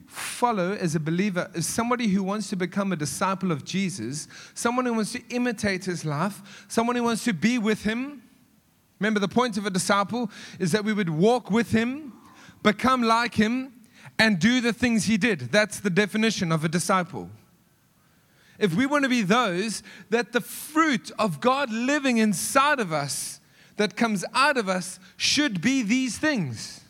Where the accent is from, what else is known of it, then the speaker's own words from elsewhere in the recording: Johannesburg, Gauteng, South Africa; I'm from the East. Our greatest, the way that the East of Joburg, that is, by the way.